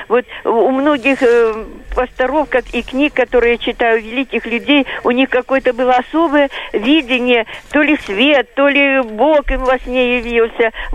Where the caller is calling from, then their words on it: Saint Petersburg, Russia; Я звоню из Санкт-Петербурга.